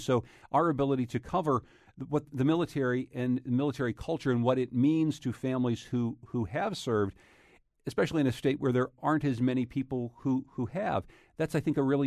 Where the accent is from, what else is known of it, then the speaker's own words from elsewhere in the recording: Pennsylvania, United States; coming from the fracked areas where we grew up in Pennsylvania